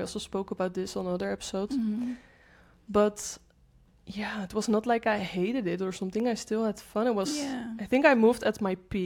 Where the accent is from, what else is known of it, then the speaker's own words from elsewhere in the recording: Netherlands; I'm from the Netherlands. So yeah, I think it makes sense.